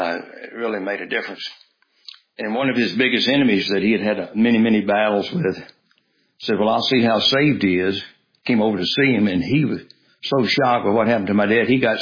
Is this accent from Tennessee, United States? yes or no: yes; Memphis, Tennessee, United States; moved away as an adult; I grew up in Memphis, Tennessee.